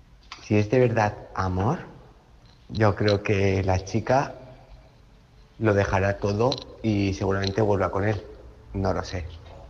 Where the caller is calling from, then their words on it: Valencia, Valencian Community, Spain; de Valencia.